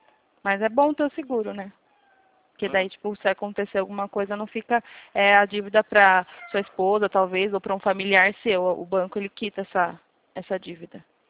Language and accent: Portuguese; São Paulo, Brazil; Eu sou daqui de São Paulo, Alexandre.